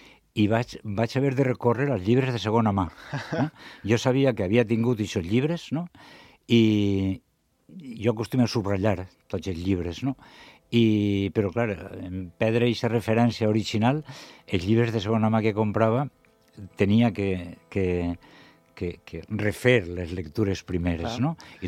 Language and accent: Catalan; Chestalcar, Valencian Community, Spain; first language Spanish; Catalan is a second language; Jo vinc de llengua castellana, de cultura castellana. Jo soc de Xestalgar, un xicotet poble de la Serania Valenciana, que parlem castellà, no?